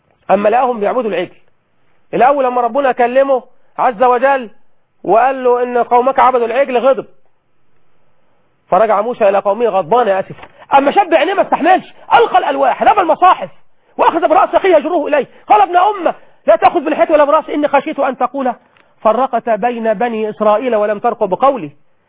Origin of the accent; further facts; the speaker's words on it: Egypt; مش كان زمان بيقول لنا رئيس من الرؤساء اللي عندنا في مصر